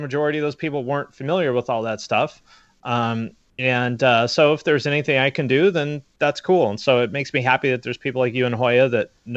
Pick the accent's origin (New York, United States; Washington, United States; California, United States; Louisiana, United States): Washington, United States; Seattle; I don't know that I'm the person necessarily to tell that story because you know I'm from Seattle